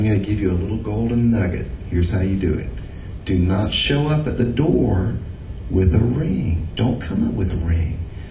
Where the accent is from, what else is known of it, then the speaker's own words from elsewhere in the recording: Ocala, Florida, United States; born there; As Tracy mentioned, I was born in Ocala, Florida.